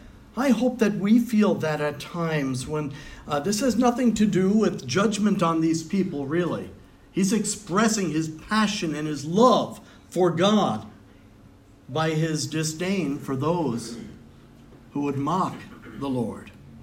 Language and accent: English; New York, United States; well, I grew up in New York. My father's from the Dominican Republic.